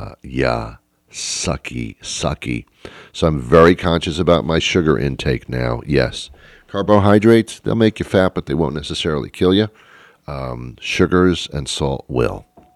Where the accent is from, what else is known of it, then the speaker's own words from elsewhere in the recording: the South, United States; And we get in a truck and we go get some bacon because we're from the South.